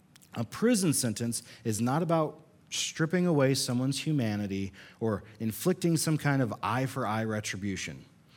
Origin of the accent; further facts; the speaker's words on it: Lincoln, Illinois, United States; We went to a prison in Lincoln, Illinois, my hometown